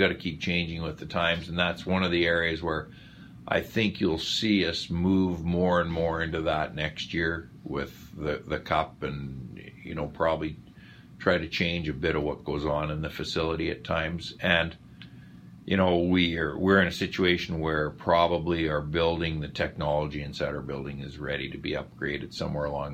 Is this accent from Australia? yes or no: no; Saskatoon, Saskatchewan, Canada; now in Kelowna, Canada; But I often say … from Saskatoon, but Kelowna's my home now, and my kids were raised here